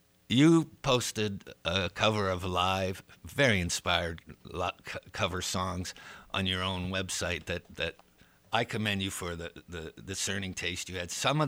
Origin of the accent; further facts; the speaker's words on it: Ireland; now in United States; I will tell you, as an Irishman myself, that's a keeper line